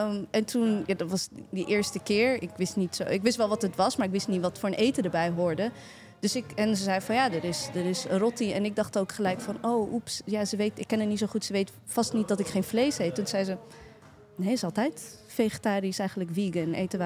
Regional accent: The Hague, South Holland, Netherlands; Ik kom uit Den Haag.

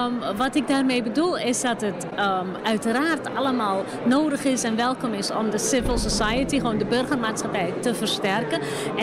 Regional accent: Suriname; Ik heb zelf op school gezeten als klein meisje in Suriname.

